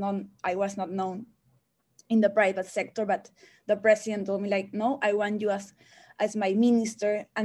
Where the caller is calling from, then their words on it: Pakistan; I am talking from Pakistan. I hope that the internet works.